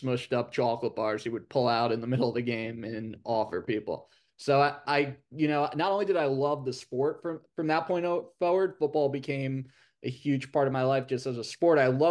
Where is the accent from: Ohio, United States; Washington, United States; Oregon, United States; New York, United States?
New York, United States; growing up in New York, as you know from having lived here for a bit, we have multiple teams in every pro sport.